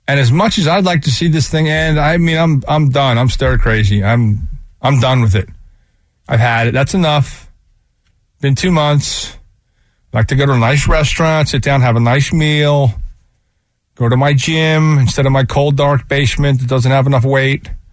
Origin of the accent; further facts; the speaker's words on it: Avalon, New Jersey, United States; I grew up in Avalon, basically. Worked there for 20 summers.